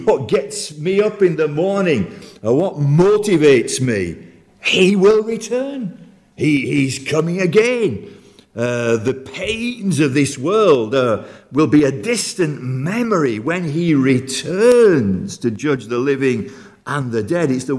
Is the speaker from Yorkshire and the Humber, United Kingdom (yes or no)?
yes; Yorkshire and the Humber, United Kingdom; moved away as an adult; also born or lived in Colne, Lancashire; I was born in Colne, Lancashire. Spent 4 days in Lancashire, then moved into the glorious county of Yorkshire and brought up there in the Yorkshire Dales the next 18 years, and I've been 47 years away from that wonderful county. I hope I haven't lost my accent.